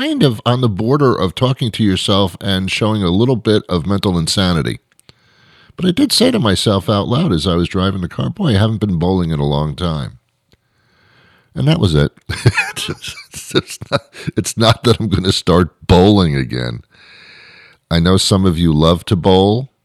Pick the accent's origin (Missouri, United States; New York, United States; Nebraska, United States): New York, United States; I'm from New York, and we have Subways.